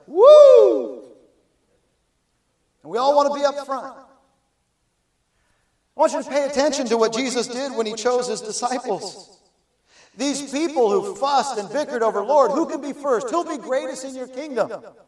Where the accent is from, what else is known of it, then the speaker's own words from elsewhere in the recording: Northwest, United States; I grew up in the Northwest. Seahawks are it for me.